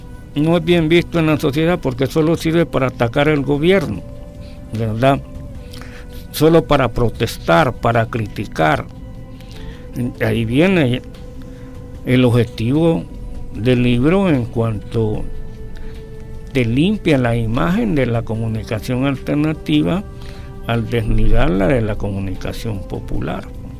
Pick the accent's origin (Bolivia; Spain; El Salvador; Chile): El Salvador; nos retrata de cuerpo entero como somos los salvadoreños vistos allá en el exterior, pues.